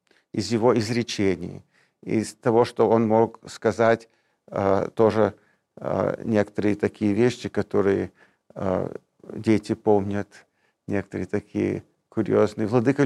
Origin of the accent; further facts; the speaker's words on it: New York, United States; also born or lived in Salzburg; Приплыли мы на пароходе. Мне было 3 года. Я вырос в Нью-Йорке, в городе Нью-Йорк. Родители русские. Мы по-русски говорили. Бабушка тоже меня воспитала.